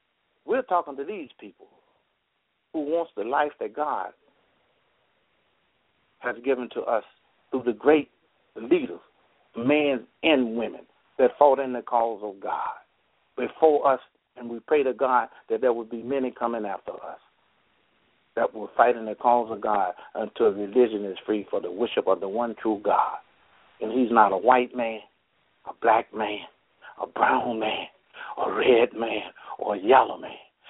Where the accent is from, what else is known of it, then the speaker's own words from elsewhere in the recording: Brooklyn, New York, United States; from Brooklyn, New York